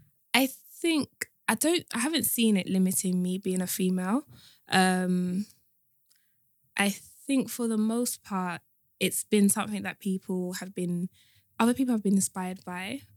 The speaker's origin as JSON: {"language": "English", "country": "Nigeria"}